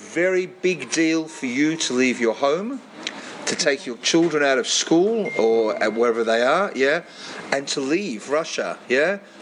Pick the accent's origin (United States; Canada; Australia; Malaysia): Australia; You're talking to me as an Australian, and this is going out on Australian air.